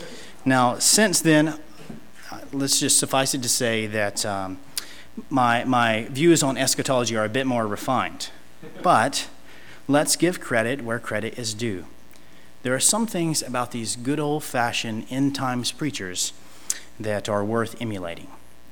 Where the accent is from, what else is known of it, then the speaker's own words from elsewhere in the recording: Mayberry, North Carolina, United States; Despite my growing up in Bible Belt Central, Mayberry, North Carolina, the Andy Griffith homestead